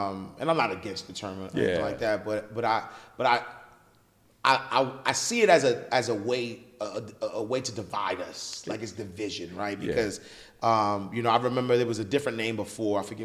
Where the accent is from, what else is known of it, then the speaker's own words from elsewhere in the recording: United States; even though my parents are from Haiti, I grew up in America. I'm American, right? Yeah. Like I grew up in America.